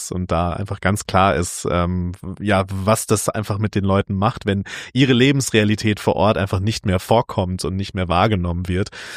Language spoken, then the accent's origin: German; North Rhine-Westphalia, Germany; now in Munich, Germany; also ich komme aus einem kleinen Dorf in NRW